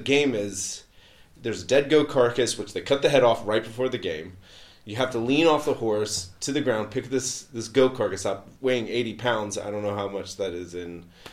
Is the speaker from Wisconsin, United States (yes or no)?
no; Georgia, United States; I thought I was going to go like a local university close to where I grew up in Georgia.